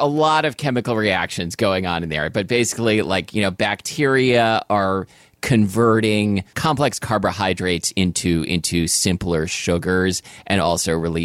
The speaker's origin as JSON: {"language": "English", "town": "Portland", "country": "United States", "tie": "born or raised there", "said": "when I was growing up in Portland"}